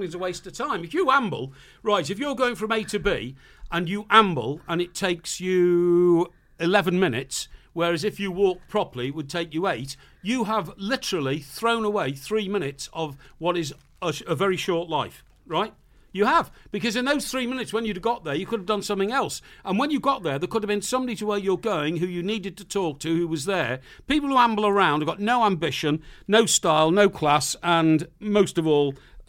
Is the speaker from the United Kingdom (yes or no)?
yes; England, United Kingdom; and I said, oh, you know, and I was from England